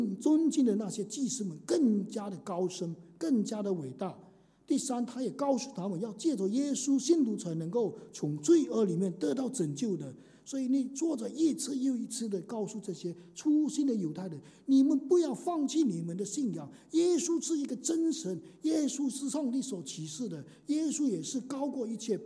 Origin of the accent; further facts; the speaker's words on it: China; 我们中国人很吃苦没有问题